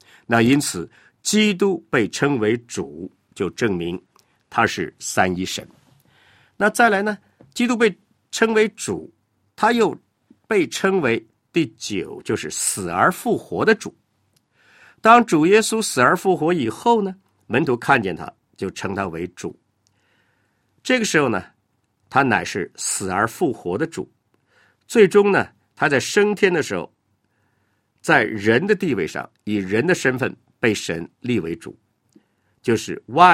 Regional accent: China; 所以如果我们用这个我们中国人比较了解的概念哈，我们中国有名字对吧，有号，有字，有这三样嘛。

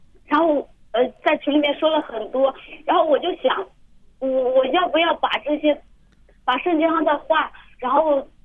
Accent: China; 我想耶稣是全人类的救主，他是外国人的救主，也是我们中国人的救主。

